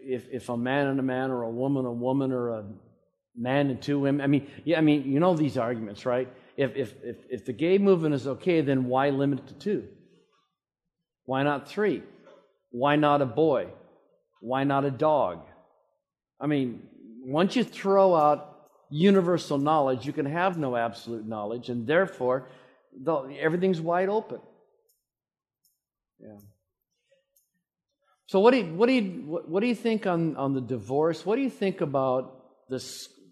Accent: California, United States; I'm from California, so that's...

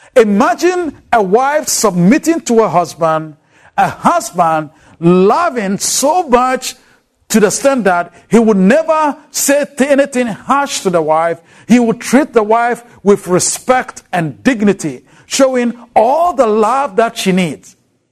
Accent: Ghana; now in United States; I grew up in Ghana, where actually buying flowers for women was not part of the culture that I was growing up with.

